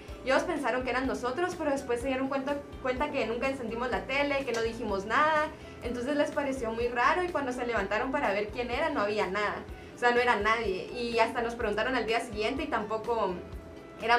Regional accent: Guatemala; Nosotros también somos de Guatemala

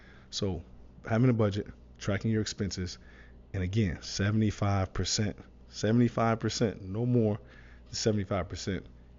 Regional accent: Chicago, Illinois, United States; now in Miami, United States; And I live South Florida. I'm in Miami a lot. I'm from Chicago.

